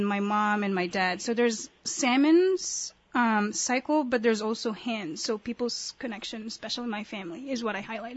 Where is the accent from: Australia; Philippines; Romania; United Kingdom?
Philippines; now in Kodiak, United States; especially growing up in the Philippines, I remember phone calls like coming from Kodiak to the Philippines